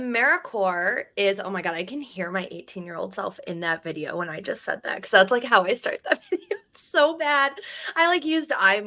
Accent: Cleveland, Ohio, United States; So I came from Cleveland, moved to Austin.

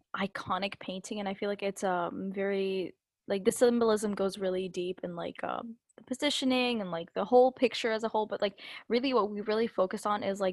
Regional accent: Ireland; Because when I was growing up in Ireland, like, I never, like, I didn't know anything or anyone.

